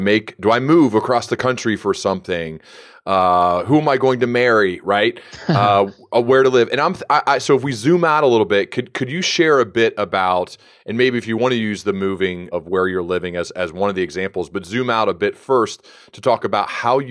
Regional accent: Midwest, United States; as someone who's born and raised in the United States and lived primarily the bulk of my life in the Midwest

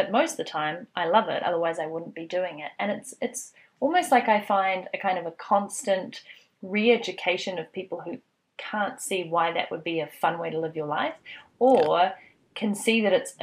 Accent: New Zealand; I am back home in my home country, New Zealand, right now.

